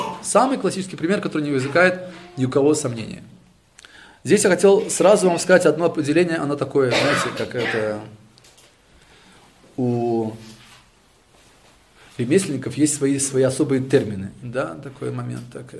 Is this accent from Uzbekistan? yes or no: yes; Tashkent, Uzbekistan; Я из Ташкента.